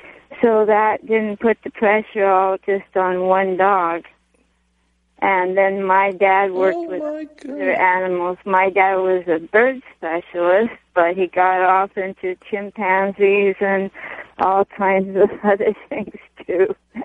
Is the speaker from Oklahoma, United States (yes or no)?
no; Los Angeles, California, United States; born or raised there